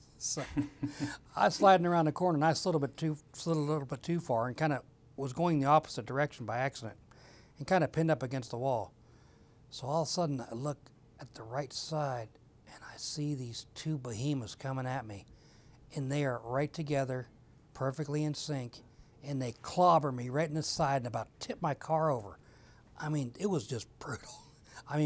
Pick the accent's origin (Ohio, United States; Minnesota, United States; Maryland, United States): Ohio, United States; I am from Ohio originally, so of course we have a beef with anybody from Michigan